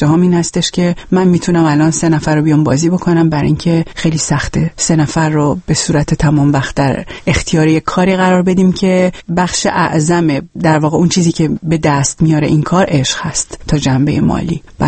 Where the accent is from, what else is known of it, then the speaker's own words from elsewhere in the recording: Iran; moved away as an adult; سال اولی هم که از ایران اومدم بیرون